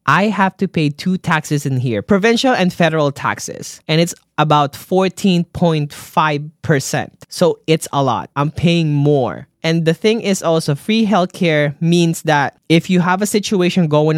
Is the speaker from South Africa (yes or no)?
no; Canada; We're very multicultural in here, and so many other more that I am proud as a Canadian.